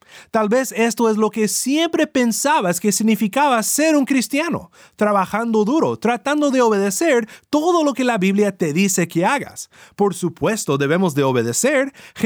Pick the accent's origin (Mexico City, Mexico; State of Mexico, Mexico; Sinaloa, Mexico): Sinaloa, Mexico; Pienso que voy bien y luego volteo totalmente perdido, norteado, como decíamos en mi pueblo en Sinaloa